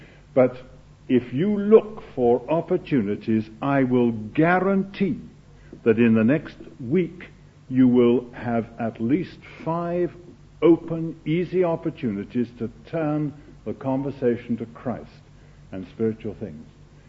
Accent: Scotland, United Kingdom; Of course, I'm a Scot.

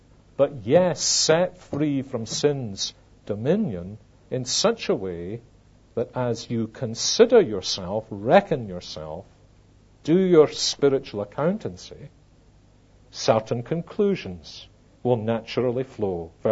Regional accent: Scotland, United Kingdom; my every instinct said, of course not. I'm Scottish.

